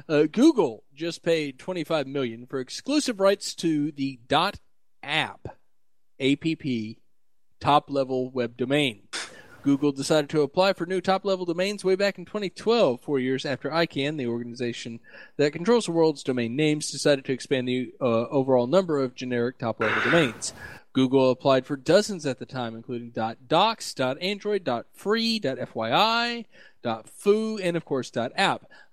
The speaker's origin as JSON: {"language": "English", "region": "the South", "country": "United States", "said": "I'm also from the South, so. you know."}